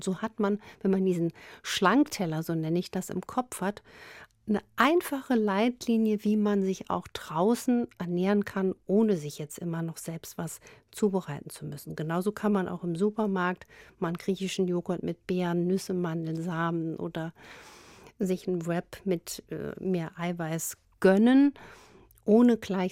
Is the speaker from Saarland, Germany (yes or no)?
yes; Saarland, Germany; vor allen Dingen im Norden, in meiner Heimat im Saarland